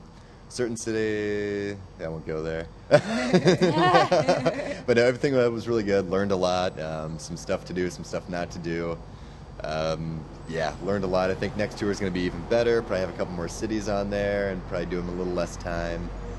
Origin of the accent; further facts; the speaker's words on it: Omaha, Nebraska, United States; also born or lived in Portland; No, I'm from Omaha, Nebraska. Lived in Portland for a little over 2 years, though.